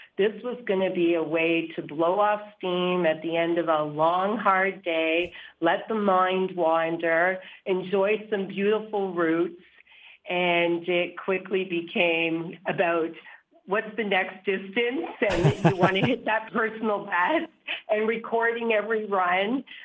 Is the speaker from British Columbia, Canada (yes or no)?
no; Toronto, Ontario, Canada; I'm from Toronto.